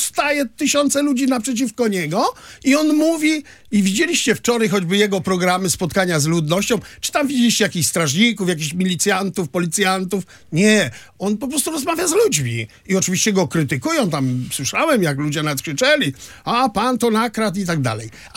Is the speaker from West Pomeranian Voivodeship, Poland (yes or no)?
yes; Białogard, West Pomeranian Voivodeship, Poland; To ja wychowany wśród Rosjan, bo jestem z Białogardu od dziecka